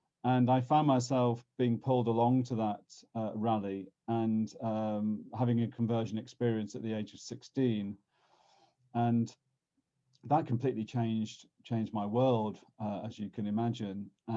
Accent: St Helens, North West England, United Kingdom; All right. I grew up in St. Helens in the northwest of England, and my mother was Irish and my father English, and my mother grew up Roman Catholic and my dad at Church of England.

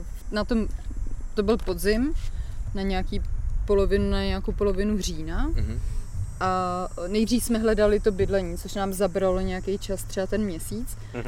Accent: Bohemia, Czechia; moved away as an adult; now in Canada; přijela jsem z Čech, kde jsem byla manažérka

